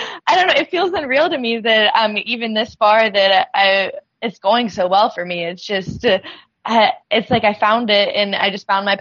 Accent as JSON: {"language": "English", "region": "Florida", "country": "United States", "tie": "born or raised there", "also_born_or_lived": "Canada", "said": "My parents moved down to Florida when I was about 7. So, I've grown up in Florida, but, I was born in Canada."}